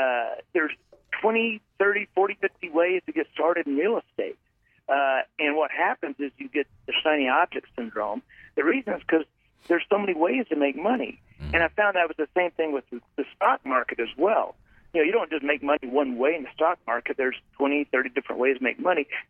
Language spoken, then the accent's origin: English; Fort Worth, Texas, United States; But I've lived in Texas all my life, so born in Texas, raised in Texas, and just there's something about being from